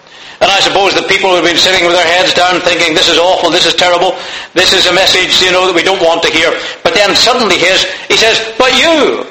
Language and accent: English; Canada; You see, I'm going Canadian, we call it bonnet at home.